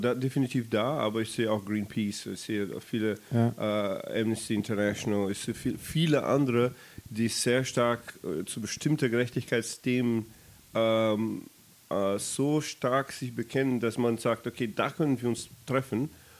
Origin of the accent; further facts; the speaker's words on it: Brazil; im Moment für mich als Brasilianer besonders wichtig, gerade wenn ich mit anderen Brasilianern auch rede